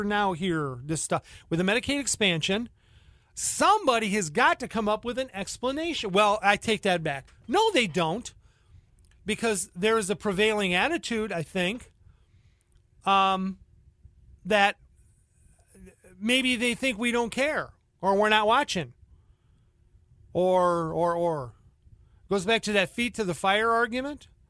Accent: Michigan, United States; I'm from Michigan, but I'm going to take the mantra of Missouri.

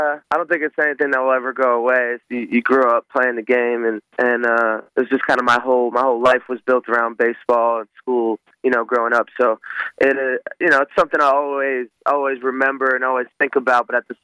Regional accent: Boston, Massachusetts, United States; I mean, I'm from the Boston area, so I'm a Red Sox fan, I guess.

